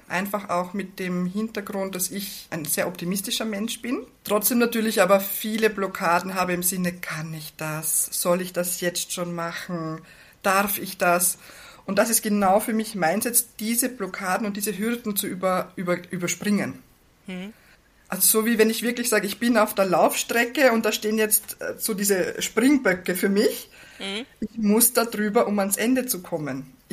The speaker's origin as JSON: {"language": "German", "region": "Burgenland", "country": "Austria", "said": "Ich komme ursprünglich aus dem Burgenland, wer es kennt. Es ist ein ganz kleines Bundesland in Österreich, sehr beschaulich, sehr grün."}